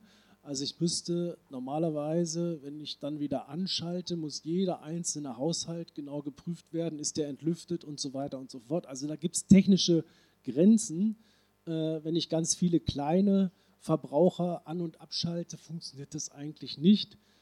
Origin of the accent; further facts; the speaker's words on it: West Germany, Germany; Also ich bin ja selber ein Wessi